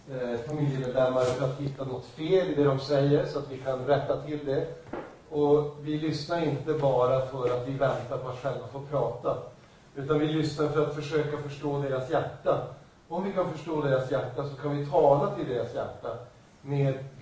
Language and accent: Swedish; United States; Swedish is a second language; now in Sweden; Jag känner att jag är amerikan, jag är främmande i någon mån